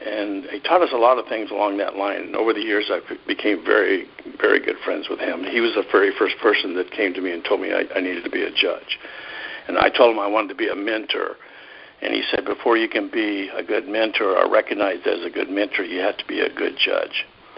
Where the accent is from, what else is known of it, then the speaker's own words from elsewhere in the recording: Kennewick, Washington, United States; Well, my wife was from Pasco, and I was from Kennewick, which are sister cities in eastern Washington.